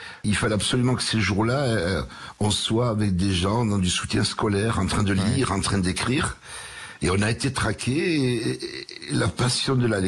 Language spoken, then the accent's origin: French; Toulouse, Occitanie, France; Quartier nord de Toulouse.